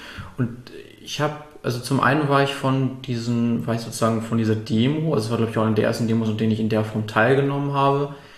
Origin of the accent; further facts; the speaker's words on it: Lübeck, Schleswig-Holstein, Germany; 18 Jahre alt, gebürtiger Lübecker